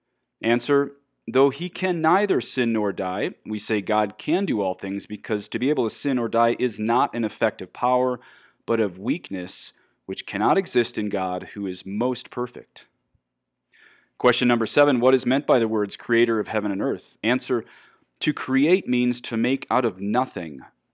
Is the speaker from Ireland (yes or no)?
yes; Ireland; This hurts me to say as an Irishman.